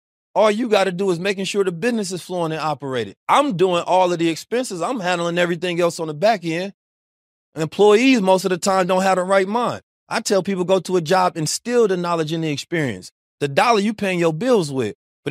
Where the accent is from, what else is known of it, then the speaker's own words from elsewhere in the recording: St. Louis, Missouri, United States; also born or lived in Oakland, United States; Because we grew up in St. Louis and Oakland. So you ain't get a break going from neither one back and forth.